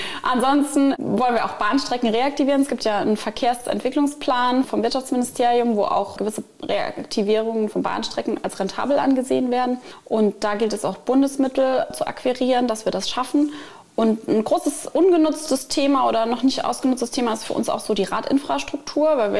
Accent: Blieskastel, Saarland, Germany; Also gerade, ich komme ja aus Bliskastel, wir haben 15 Ortsteile.

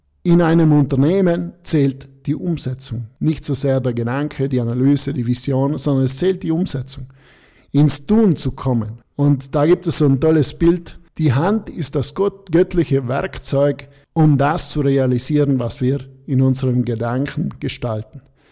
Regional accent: Trentino-Alto Adige, Italy; Da ist es oft für uns als Südtiroler nicht ganz einfach

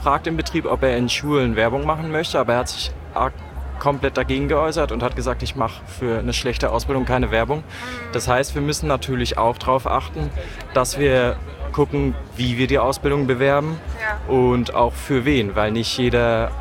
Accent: Aachen, North Rhine-Westphalia, Germany; Hi, ich komme aus Aachen.

